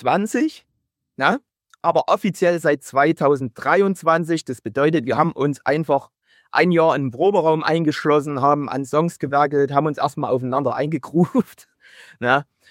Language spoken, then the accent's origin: German; Chemnitz, Saxony, Germany; Wir kommen aus Chemnitz, wo du auch herkommst, anscheinend.